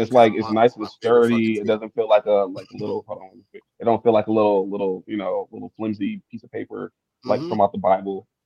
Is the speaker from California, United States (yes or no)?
no; Flint, Michigan, United States; now in Cleveland, United States; But I was born here in Cleveland, Ohio, raised in Flint, Michigan.